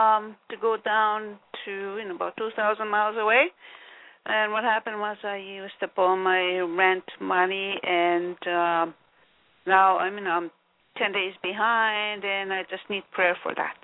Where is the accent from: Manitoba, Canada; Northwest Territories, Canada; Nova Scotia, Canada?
Northwest Territories, Canada; I'm from the Northwest Territories.